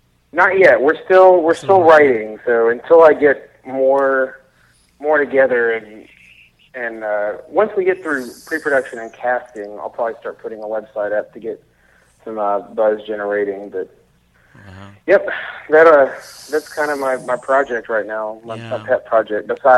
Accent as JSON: {"language": "English", "town": "Memphis", "region": "Tennessee", "country": "United States", "tie": "born or raised there", "moved": "as an adult", "lives_now": "St. Louis, United States", "said": "No, not at all. I'm from Memphis, Tennessee. Actually, born and raised. My partner and I moved here a week ago, August."}